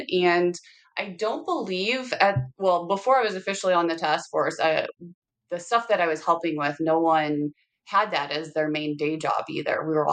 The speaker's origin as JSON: {"language": "English", "region": "Missouri", "country": "United States", "said": "I'm from Missouri. Sorry, y'all."}